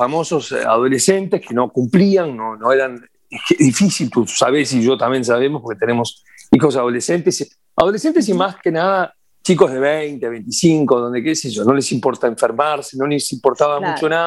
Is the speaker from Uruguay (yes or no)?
yes; Uruguay; Soy local, claro. Soy uruguayo, claro.